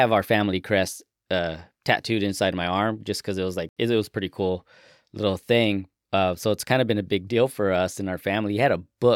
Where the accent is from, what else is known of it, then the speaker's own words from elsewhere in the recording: Colorado, United States; Yeah, we're just from Colorado.